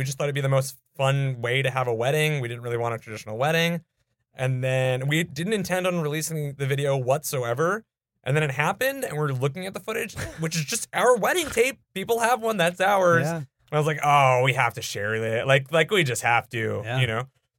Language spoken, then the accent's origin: English; New York, United States; I would love to stay in New York. I went to NYU. I grew up in Long Island. Everyone I've ever known and met is from New York